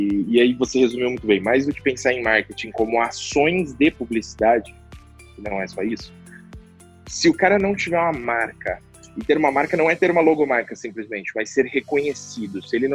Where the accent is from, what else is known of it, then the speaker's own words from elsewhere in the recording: São Paulo, Brazil; sou do interior de São Paulo